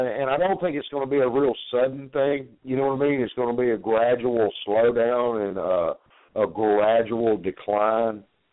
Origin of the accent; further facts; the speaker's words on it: Alabama, United States; Yeah, I'm from the southeastern United States. I'm from Alabama.